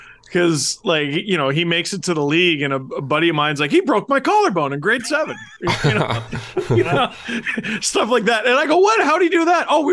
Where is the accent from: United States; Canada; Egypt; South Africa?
Canada; Scarborough, Ontario; Yeah, I grew up in Wayne Simmons' neighborhood, so he played hockey, and we're the same age.